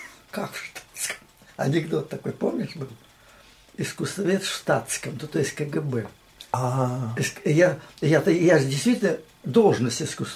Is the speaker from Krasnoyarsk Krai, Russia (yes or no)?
yes; Krasnoyarsk, Krasnoyarsk Krai, Russia; now in Moscow, Russia; Я действительно не москвич, я же сибиряк. Я не чувствую себя москвичем, язык не поворачивается